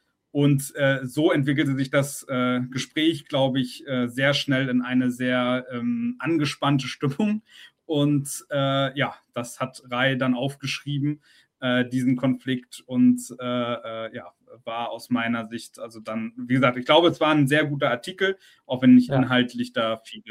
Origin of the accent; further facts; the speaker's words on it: Hamburg, Germany; Ich als Hamburger, für mich wird sie immer Van der Vaart sein